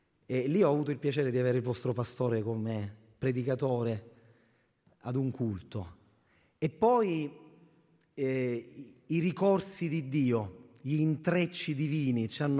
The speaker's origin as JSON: {"language": "Italian", "town": "Catania", "region": "Sicily", "country": "Italy", "said": "Dicevo ieri che da catanese, paradossalmente, non ero mai stato a Reggio Calabria"}